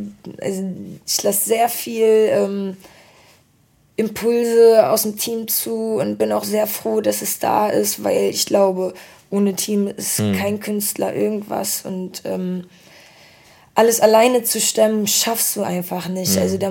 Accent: Northern Germany, Germany; ich bin ja auch ein Kind des Nordens

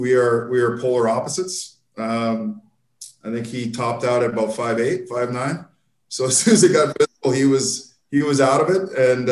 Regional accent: Canada; being a Canadian

